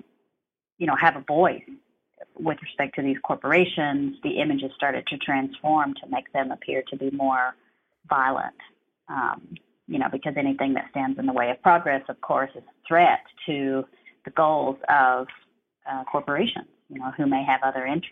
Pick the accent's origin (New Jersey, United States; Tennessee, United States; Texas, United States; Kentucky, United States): Kentucky, United States; And when I told him I was from Kentucky, he just launched into singing